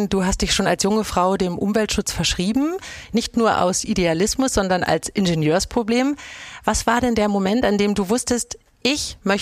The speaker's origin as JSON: {"language": "German", "region": "Hamburg", "country": "Germany", "said": "als Hamburgerin"}